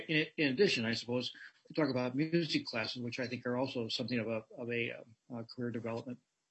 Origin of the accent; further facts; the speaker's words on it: Minneapolis, Minnesota, United States; Growing up in Minneapolis and attending Minneapolis Public Schools